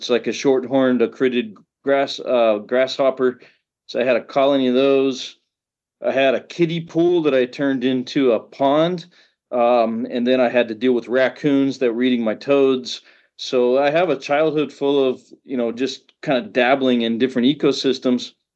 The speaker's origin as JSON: {"language": "English", "region": "Florida", "country": "United States", "tie": "born or raised there", "said": "I grew up in Central Florida catching snakes and lizards."}